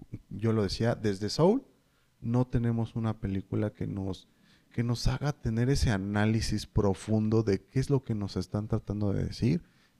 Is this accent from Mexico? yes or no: yes; Mexico; al menos nosotros como mexicanos